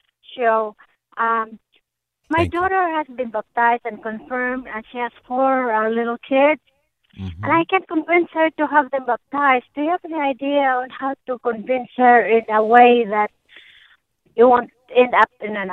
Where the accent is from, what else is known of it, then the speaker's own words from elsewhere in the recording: Philippines; everybody in the family is Catholic because we're from the Philippines.